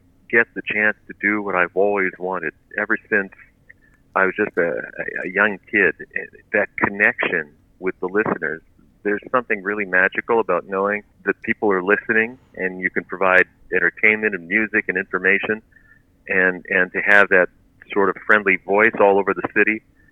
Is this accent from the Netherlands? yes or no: no; Coaticook, Quebec, Canada; English is a second language; I'm from Quaticook, not far from the border.